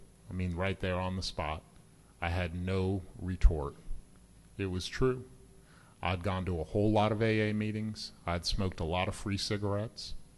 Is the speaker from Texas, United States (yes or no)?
no; Amherst, Massachusetts, United States; born there; And I was born in Amherst, Massachusetts, so it really should have, like, attracted me just by my nature, but it didn't.